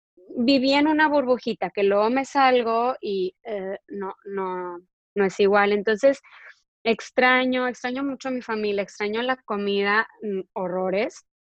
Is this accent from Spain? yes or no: no; Monterrey, Nuevo León, Mexico; also born or lived in Mexico City; mi esposo y yo somos nacidos en la Ciudad de México, pero yo fui criada en Monterrey, entonces tenemos esa mezcla de las dos regiones